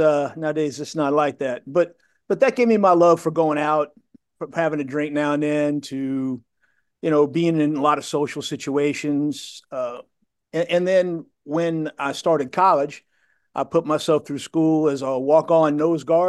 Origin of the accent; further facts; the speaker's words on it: New Orleans, Louisiana, United States; growing up in New Orleans, it's not unusual for your parents to give you your first beer or your first glass of wine. You're brought up around alcohol.